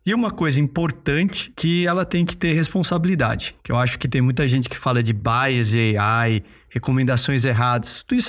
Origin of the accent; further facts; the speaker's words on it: Brazil; Que eu acho muito legal como brasileiro e patriota que eu sou.